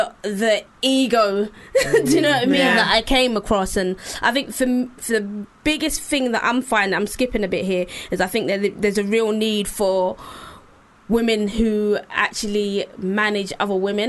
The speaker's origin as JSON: {"language": "English", "region": "London", "country": "United Kingdom", "said": "It's a very social and cultural thing where I'm from. I'm from East London"}